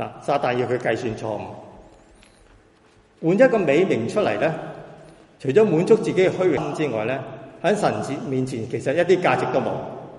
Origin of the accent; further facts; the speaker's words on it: Hong Kong; 我是香港來的，香港人有句俗語